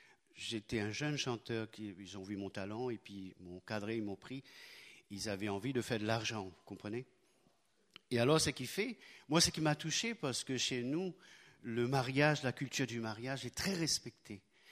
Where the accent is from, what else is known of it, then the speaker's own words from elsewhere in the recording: Mauritius; first language Mauritian Creole; French is a second language; J'ai toujours composé dans ma langue maternelle, le mauricien, bien sûr.